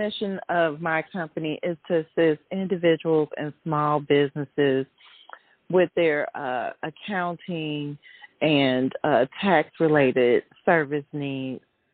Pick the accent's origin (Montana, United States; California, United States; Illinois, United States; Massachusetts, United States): Illinois, United States; Chicago; I am a native of Chicago. I'm originally from the Bronzeville community. I've lived there for over 25 years, and it's a wonderful community.